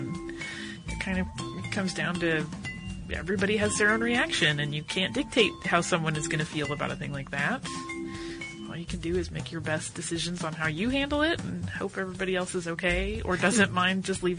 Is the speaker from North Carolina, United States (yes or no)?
yes; North Carolina, United States; now in Amsterdam, Netherlands; I'm actually from North Carolina, home of the Wrights, but have been living in Amsterdam for the past 3 years.